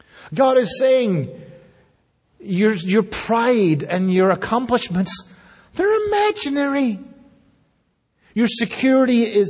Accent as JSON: {"language": "English", "region": "Scotland", "country": "United Kingdom", "tie": "born or raised there", "said": "as a Scottish person or as a British person, we have a particular eye to catch the sarcasm in Scripture. Because I grew up in a very, very sarcastic culture."}